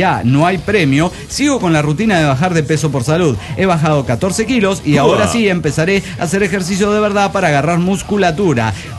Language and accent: Spanish; Tultitlán, State of Mexico, Mexico; monitorista de Tutitlán, México.